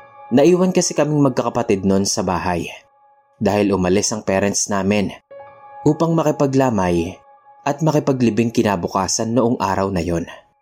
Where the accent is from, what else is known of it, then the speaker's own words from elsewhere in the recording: Central Luzon, Philippines; now in Pasig, Philippines; Tubong Aurora. Pero dito na kami naninirahan ngayon sa Pasig.